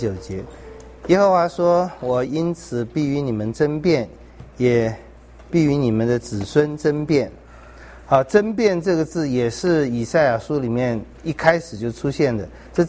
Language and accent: Chinese; Taiwan; 我们台湾人是最现实，